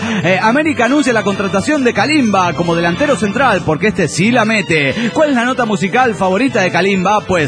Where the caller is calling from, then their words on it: Bogotá, Colombia; ¡Ay, hola! ¿Cómo están, amigos? … de Bogotá.